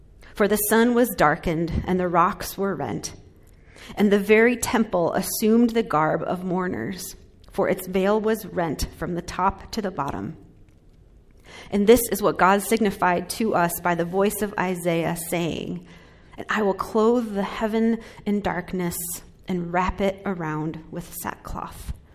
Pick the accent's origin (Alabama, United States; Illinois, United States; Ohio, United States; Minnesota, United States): Illinois, United States; Chicago; also born or lived in Champaign-Urbana, United States; now in Massachusetts, United States; Most of you know that my family and I moved to Massachusetts from Illinois. After growing up in the Chicago suburbs, Jeremy and I both ended up in Champaign-Urbana, which is at kind of the center of Illinois.